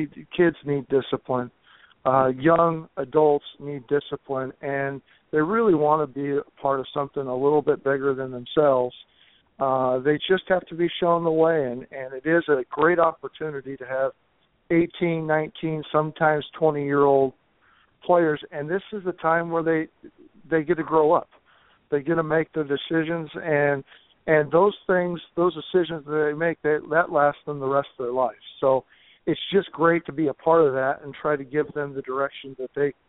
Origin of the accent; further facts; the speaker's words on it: Oregon, United States; I grew up out in Oregon in the North Willamette Valley and coached out at State and High School for many years before coming out to Lower Columbia.